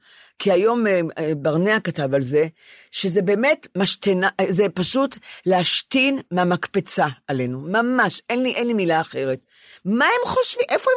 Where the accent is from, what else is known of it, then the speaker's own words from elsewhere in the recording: Ramat Gan, Tel Aviv District, Israel; עכשיו הם גם, הם שלטים לרמת גן, אני רמת גנית.